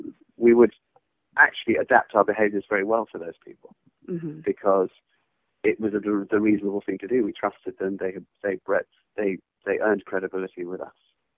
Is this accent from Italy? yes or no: no; South Africa; I think one of the differences for me as a British South African is that we are actually taught as children in Africa to trust our guts